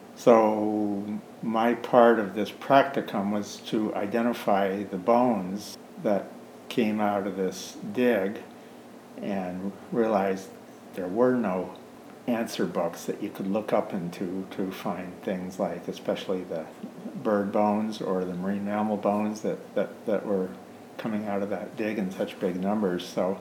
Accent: Kodiak, Alaska, United States; now in Homer, United States; I was born in Kodiak. I'm from Alaska. I've lived in Homer for the last 40-some years, 42, 43 years or something.

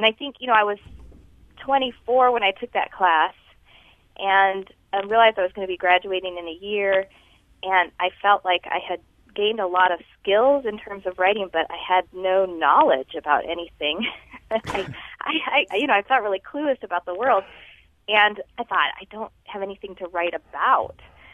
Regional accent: El Paso, Texas, United States; I'm not Latino or Latina, but I grew up in El Paso, and I just have always felt very drawn to other cultures as a result, growing up essentially as a minority

